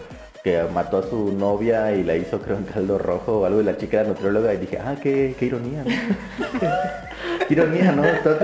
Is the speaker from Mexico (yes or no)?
yes; Mexico; Te recuerdo que soy de México, la nuez.